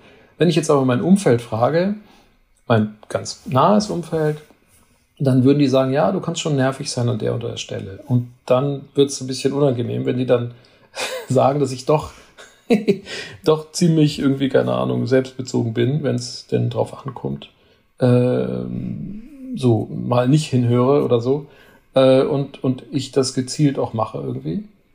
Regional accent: Spain; now in Germany; Ich bin in Spanien groß geworden, da war ich völlig unwichtig optisch.

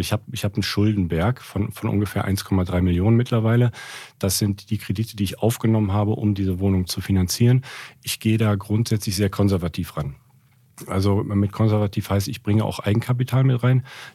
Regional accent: Cologne, North Rhine-Westphalia, Germany; Bin auch Kölner, komm daher, das ist so also mein Herzblut.

